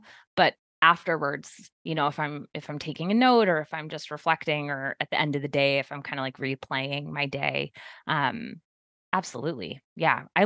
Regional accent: California, United States; And I'm originally from California.

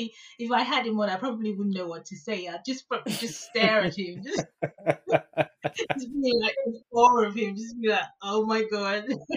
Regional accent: Nigeria; moved away; growing up in Nigeria, I knew I was always amongst black people.

